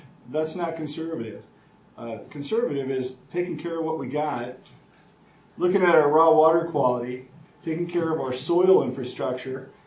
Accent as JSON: {"language": "English", "town": "Des Moines", "region": "Iowa", "country": "United States", "tie": "born or raised there", "said": "You know, I grew up here in Des Moines. I graduated from East High School in 1985 and went into the Army and military intelligence."}